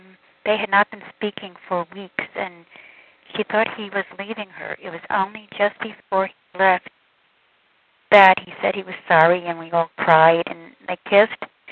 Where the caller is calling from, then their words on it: Connecticut, United States; I am calling from Connecticut